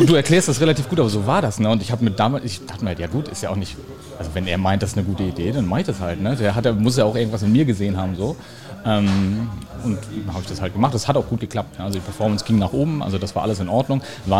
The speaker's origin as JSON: {"language": "German", "town": "Flensburg", "region": "Schleswig-Holstein", "country": "Germany", "said": "bei uns in Flensburg, ich komme aus Flensburg, also aus Norddeutschland"}